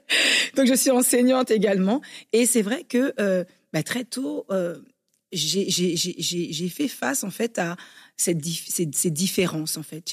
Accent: France; Mes parents étaient musulmans, donc on fêtait pas forcément Noël. Donc j'ai grandi en France.

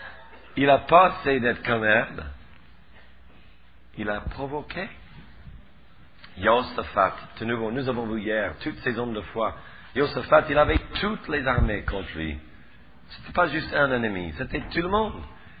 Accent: Switzerland; accent: Swiss; now in Paris, France; On a vraiment besoin de vous à Paris. Parce que moi, j'ai un accent suisse et les Parisiens se moquent de moi.

